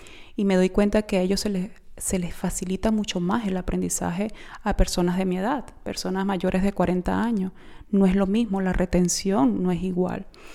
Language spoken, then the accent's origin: Spanish; Venezuela; also born or lived in Spain; now in Germany; llegué hace 2 años y medio aproximadamente acá a Alemania. Me vine directamente de Venezuela, pasé a España y de España acá a Alemania.